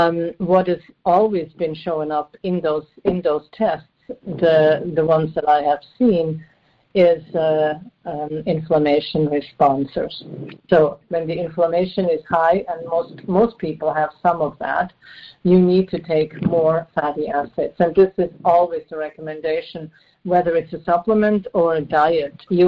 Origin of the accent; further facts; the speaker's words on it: Switzerland; fresh fish was only available when you actually fished it from the lake when I was growing up in Switzerland.